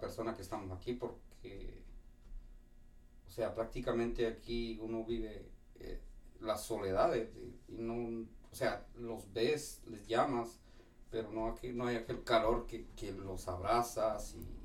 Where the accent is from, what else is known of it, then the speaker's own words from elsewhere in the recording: Guatemala City, Guatemala Department, Guatemala; moved away; Yo soy de la ciudad de Guatemala. Y pues al norte de la ciudad de Guatemala.